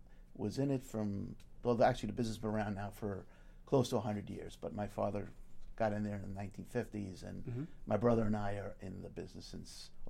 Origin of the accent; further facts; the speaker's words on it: Brooklyn, New York, United States; But I'm from Brooklyn, New York. I went to college in Oneonta.